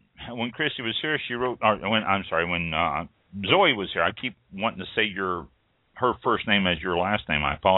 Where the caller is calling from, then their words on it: Florida, United States; You know we're calling from Florida, don't you?